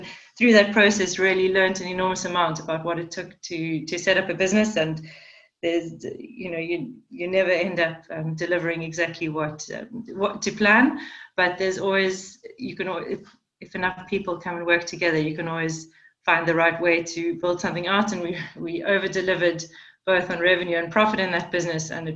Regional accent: South Africa; So I'm originally South African. I've been working for the last 15, 20 years. Most of that time actually outside of South Africa

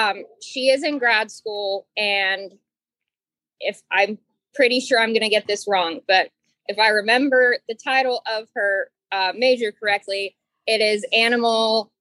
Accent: Cincinnati, Ohio, United States; I'm from Cincinnati. So Cincinnati Zoo is my home zoo.

